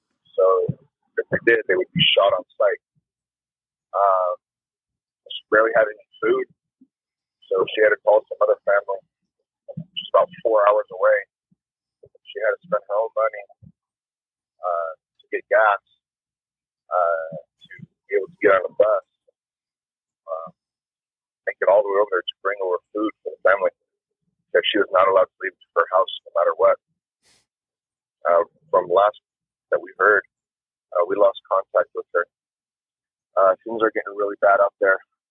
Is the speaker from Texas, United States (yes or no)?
yes; Fort Worth, Texas, United States; I'd like to remain anonymous, but I'm from Fort Worth, Texas, as well. I have family out in Cuba